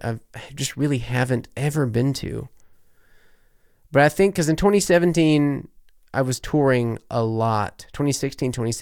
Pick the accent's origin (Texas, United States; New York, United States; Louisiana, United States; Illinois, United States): Louisiana, United States; New Orleans; I'm from New Orleans. I'm not German, but I do have a keen ear for the German stereotypes.